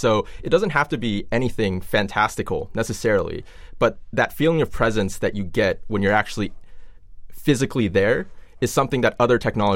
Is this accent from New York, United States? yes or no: no; California, United States; Yeah, so I'm originally from California, and my fiance Ada lives there right now.